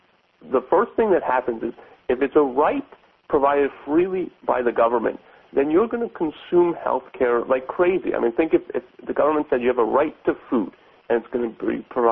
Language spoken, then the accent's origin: English; Canada; in other countries, I'm from Canada, I've been in this kind of situation.